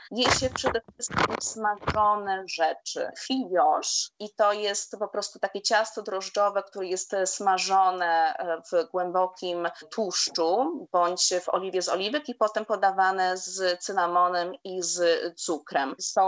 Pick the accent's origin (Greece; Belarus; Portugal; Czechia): Portugal; Faro; I tak naprawdę to też różni się regionami, ale u nas w Algarve na przykład na przystawkę można zjeść owoce morza